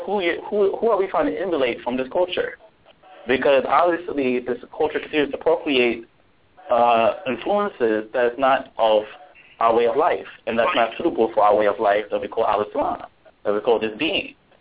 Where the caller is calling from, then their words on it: Queens, New York, United States; I'm calling from Queens, New York